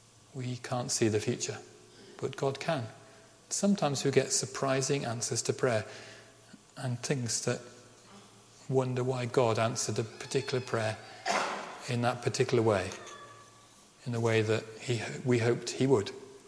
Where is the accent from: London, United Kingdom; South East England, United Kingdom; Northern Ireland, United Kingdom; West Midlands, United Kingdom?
West Midlands, United Kingdom; Birmingham; which was lovely for me to hear as a Brummie. So that was fun. We were chatting in Welsh, which is probably why maybe my accent, Ceredigion accent, is stronger in Welsh.